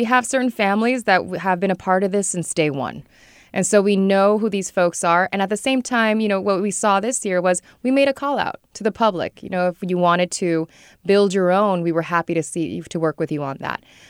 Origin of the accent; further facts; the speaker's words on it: Sacramento, California, United States; I was born and raised in Sacramento. I went to Washington Elementary School.